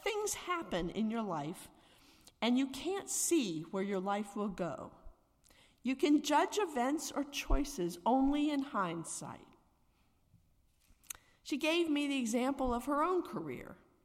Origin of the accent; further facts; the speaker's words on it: Pittsburgh, Pennsylvania, United States; I can remember when she was the choir accompanist at the UU church where I grew up in Pittsburgh, Pennsylvania.